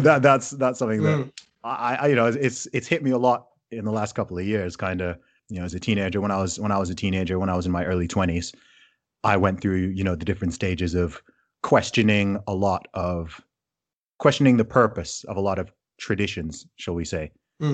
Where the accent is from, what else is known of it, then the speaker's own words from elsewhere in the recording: Saudi Arabia; also born or lived in United Kingdom; I am British, despite my accent not giving it away. So I was born in the UK.